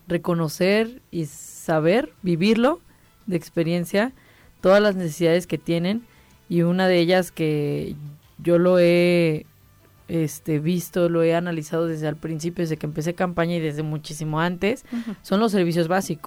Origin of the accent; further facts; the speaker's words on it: Mexico; al final de cuentas pues somos el futuro de México